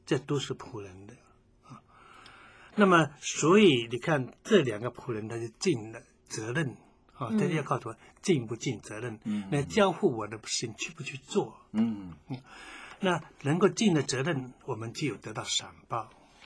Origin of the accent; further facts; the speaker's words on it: China; 那我们中国人讲就修心